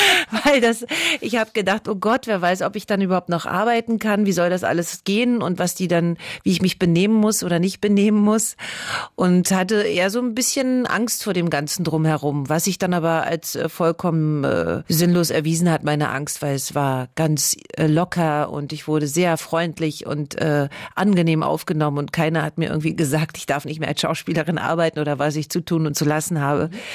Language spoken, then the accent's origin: German; Berlin, Germany; Berlin. Berlin im Allgemeinen ist eigentlich meine Heimat. Ich bin ja auch noch nie hier weggezogen. Also seitdem ich 4 Jahre alt bin, bin ich hier und liebe diese Stadt